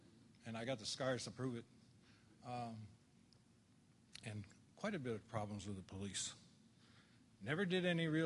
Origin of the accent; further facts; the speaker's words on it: Vermont, United States; And I grew up in Vermont